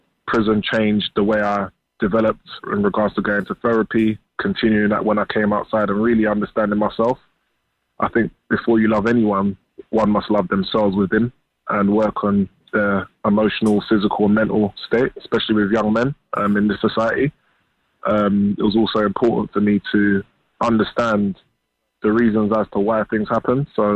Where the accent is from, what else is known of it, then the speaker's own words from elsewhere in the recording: London, United Kingdom; I'm a boy from Southeast London